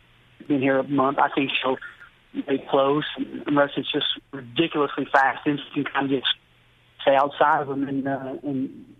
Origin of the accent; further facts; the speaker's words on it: Louisiana, United States; I mean, sure, no disrespect to my home state, Louisiana breds